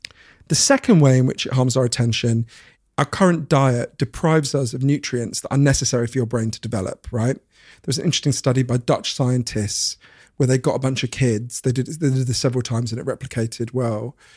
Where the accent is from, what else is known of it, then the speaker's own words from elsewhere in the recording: Edgware, London, United Kingdom; I grew up in Edgware, right?